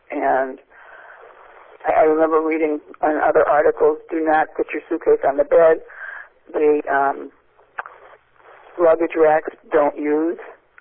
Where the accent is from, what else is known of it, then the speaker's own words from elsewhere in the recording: Atlantic City, New Jersey, United States; since I grew up in Atlantic City